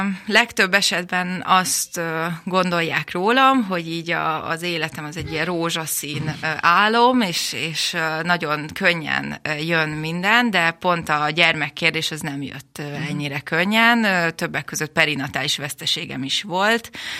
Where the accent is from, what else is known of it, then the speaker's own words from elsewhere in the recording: Baja, Bács-Kiskun, Hungary; also born or lived in Pécs; Vidéki vagyok, mondhatom, hogy egy lokálpatrióta, imádom Baját, Baján nőttem fel, annak ellenére, hogy Pécsett születtem, de ez csak egy kis kitérő volt a mi életünkben.